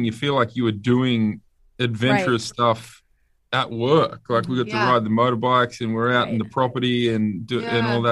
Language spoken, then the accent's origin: English; New South Wales, Australia; Because I'm from another state. I'm from New South Wales.